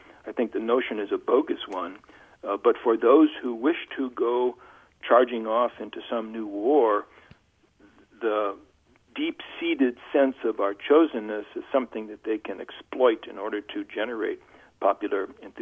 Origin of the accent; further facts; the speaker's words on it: Midwest, United States; I think I am who I am because I grew up in the Midwest, because I'm a Catholic, because of the family, the environment in which I was raised.